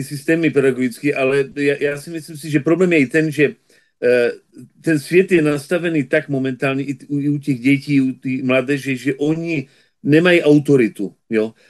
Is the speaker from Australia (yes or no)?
yes; Australia; já jsem žil v Austrálii a vyrůstal jsem v Austrálii.